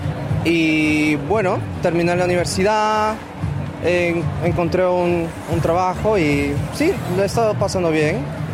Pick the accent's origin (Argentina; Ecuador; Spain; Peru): Peru; now in Australia; Siendo peruano, tener mi familia, ¿no? Lejos. Sí, Australia está muy alejado